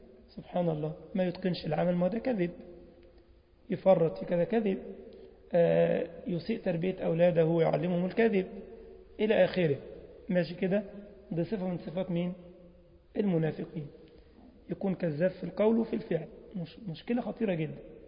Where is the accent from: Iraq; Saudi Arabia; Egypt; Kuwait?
Egypt; أنت عارف زي مثلا عندنا في مصر يقول لك